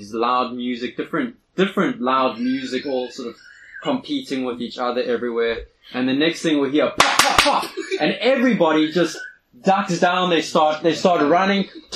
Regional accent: South Africa; And I asked him, he said, oh, where are you from? I said, we're from South Africa.

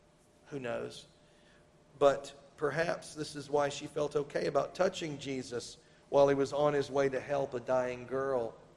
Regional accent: Tennessee, United States; Yeah, I'm from Tennessee. You know my math.

